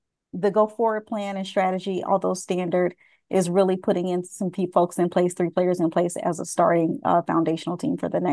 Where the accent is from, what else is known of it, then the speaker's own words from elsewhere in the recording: Alpharetta, Georgia, United States; I am from Alpharetta, Georgia.